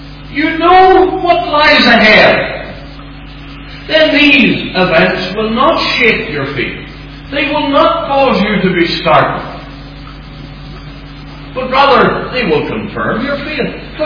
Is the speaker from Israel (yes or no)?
no; Ireland; Maybe that's being an Irishman. You get worried when people like you a lot, if you live in Ireland.